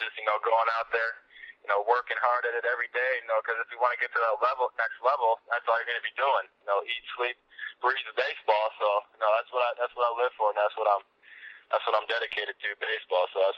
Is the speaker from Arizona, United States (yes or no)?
no; Minooka, Illinois, United States; also born or lived in Sterling / Harvard; No, I was born in Sterling, Illinois.